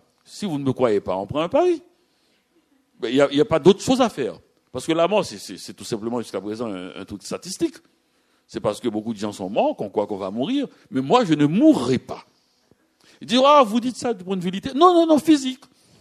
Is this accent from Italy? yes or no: no; Haiti; now in Montreal, Canada; quand je suis à Montréal, je suis haïtien. Quand je suis à Miami, je suis montréalais, québécois.